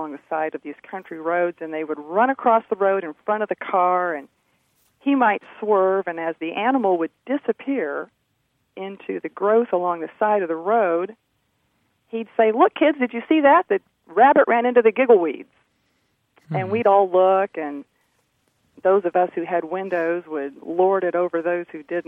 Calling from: Indianapolis, Indiana, United States; I'm from Indianapolis.

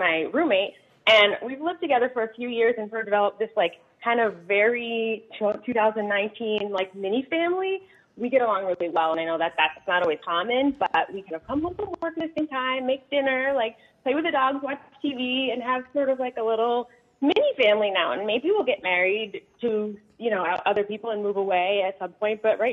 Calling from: Rosendale, New York, United States; So I'm calling from Rosendale, and my situation.

